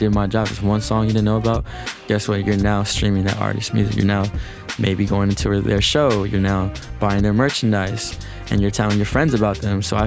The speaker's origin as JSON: {"language": "English", "town": "Los Angeles", "region": "California", "country": "United States", "said": "I am from Los Angeles, and I run a label, a collective, and just a overall, just a community called Selection."}